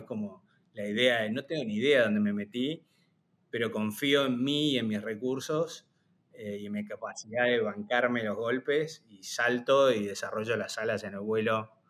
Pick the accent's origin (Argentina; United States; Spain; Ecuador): Argentina; Corrientes; como de chico vivía en Corrientes